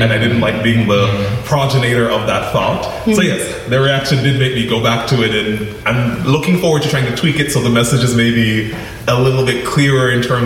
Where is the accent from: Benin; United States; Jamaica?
Jamaica; So I grew up in Jamaican Pentecost, which was a very difficult experience as a queer, racialized person who was aware of colonialism and all the wildness of being in the Caribbean.